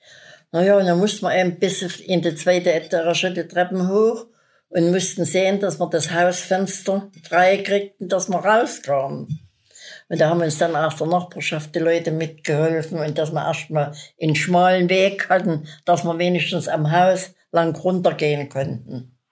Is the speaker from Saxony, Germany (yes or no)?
yes; Chemnitz, Saxony, Germany; also born or lived in Graubach an der Elbe; Ich bin in Graubach an der Elbe geboren. Und meine Eltern hat sich hier in Chemnitz eine Großwäscherei gekauft. Meine Geschwister und ich, wir waren bei den Großeltern, bis wir in die Schule gekommen sind. Und dann sind wir erst nach Chemnitz gekommen.